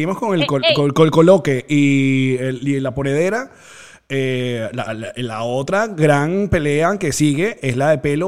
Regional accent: Valencia, Carabobo, Venezuela; No, yo soy de Valencia.

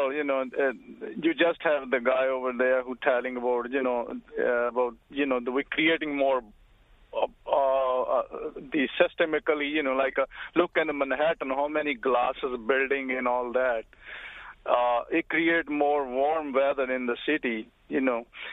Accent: North India, India; English is a second language; now in New York City, United States; I grew up in India, in North India, near Delhi, and I'm a farmer, and now I'm a cab driver in New York City.

